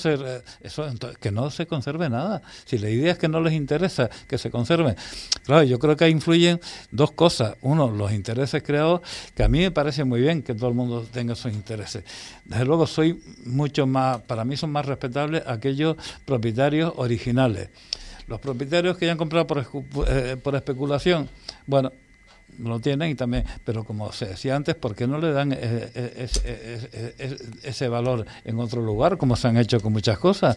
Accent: Puerto Cabras, Canary Islands, Spain; born there; yo nací en Puerto Cabra, y por eso no me molesta decirlo

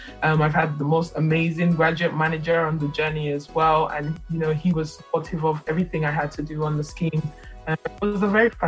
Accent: Nigeria; I'm a Nigerian and my mom and dad are both Nigerians as well.

